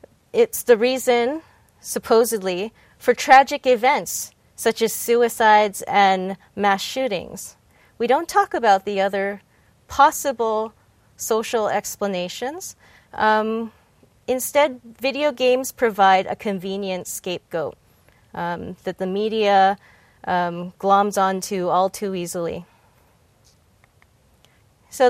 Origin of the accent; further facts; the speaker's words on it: Vancouver, British Columbia, Canada; I'm originally from Vancouver, British Columbia, Canada.